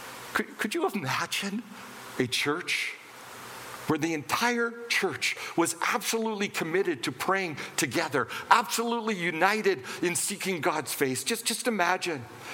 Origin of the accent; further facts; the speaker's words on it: Winnipeg, Manitoba, Canada; now in Steinbach, Canada; we had driven into Winnipeg, and I grew up in Winnipeg, and so I was kind of nostalgic